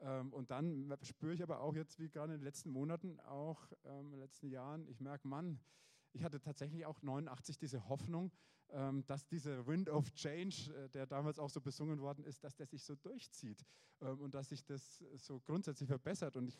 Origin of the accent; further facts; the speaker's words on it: Schweinfurt, Bavaria, Germany; Ich bin in Schweinfurt aufgewachsen, 30 Kilometer Luftlinie von der DDR-Grenze entfernt.